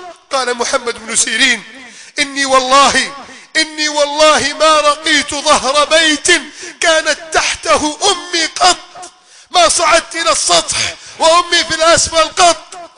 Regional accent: Egypt

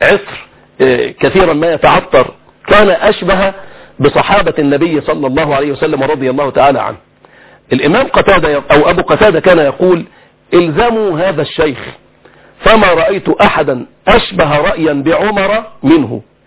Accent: Egypt; بلدتنا الحبيبة مصرنا هذه

